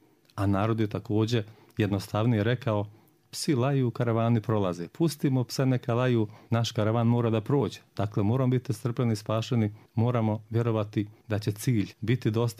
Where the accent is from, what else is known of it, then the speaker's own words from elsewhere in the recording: Trnjaci, Republika Srpska, Bosnia & Herzegovina; Kad sam ja kao dijete potekao u Trnjacima, učio školu u kojoj su 4 odjeljenja bila u jednoj učionici